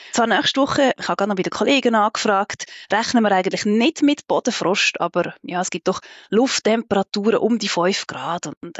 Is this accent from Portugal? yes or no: no; Switzerland; Also bei uns in der Schweiz haben wir einen Eisheiligen weniger.